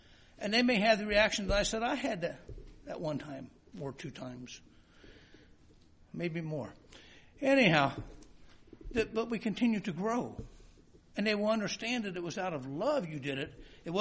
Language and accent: English; Ireland; And of course, being the Irish I am, sometimes I don't like it.